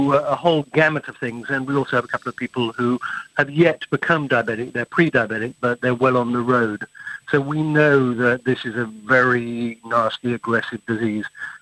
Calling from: England, United Kingdom; And I'm calling you from England.

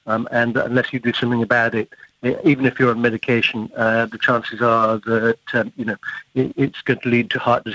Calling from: England, United Kingdom; And I'm calling you from England.

